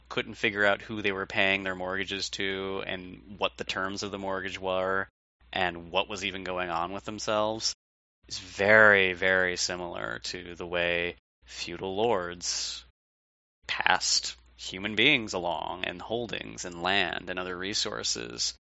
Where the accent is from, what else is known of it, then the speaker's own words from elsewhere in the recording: Detroit, Michigan, United States; moved away; I'm from Detroit originally. I haven't lived there for over a decade